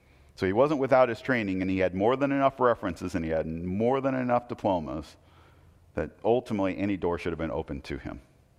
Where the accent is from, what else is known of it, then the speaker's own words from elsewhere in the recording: Portland, United States; well, I grew up in Portland, and I was a long way from home in a very small town.